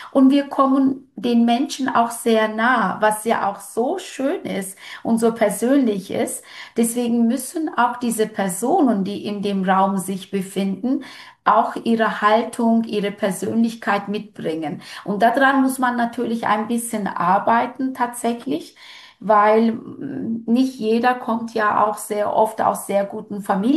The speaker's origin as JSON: {"language": "German", "country": "Turkey"}